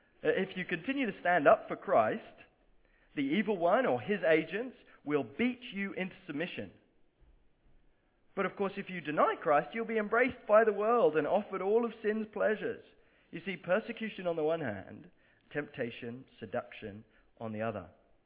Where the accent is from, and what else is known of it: England, United Kingdom; born or raised there